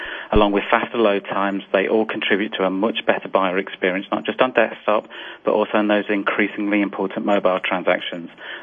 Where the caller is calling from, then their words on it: United Kingdom; I'm calling from the UK.